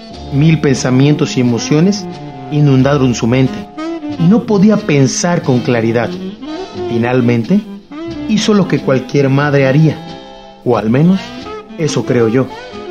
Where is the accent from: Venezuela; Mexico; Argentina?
Mexico; Cananea, Sonora; Mi abuelo paterno … llegó a trabajar a mi pueblo natal, Cananea, ciudad minera del norte del estado de Sonora, en esas primeras décadas del siglo XX